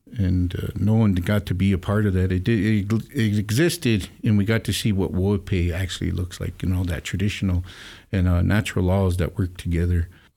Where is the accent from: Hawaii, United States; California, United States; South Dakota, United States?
South Dakota, United States; Lower Brule; I come from the Grassrope Teoshpe there in Lower Brule, down in Shichangu country there and down in Lower Brule.